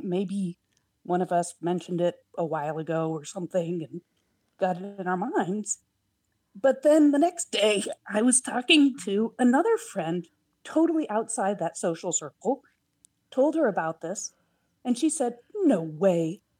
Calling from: Portland, Oregon, United States; I'm calling from Portland, Oregon.

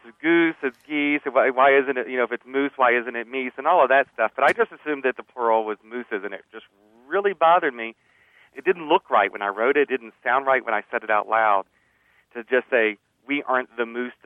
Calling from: Denver, Colorado, United States; I'm calling from Denver, Colorado.

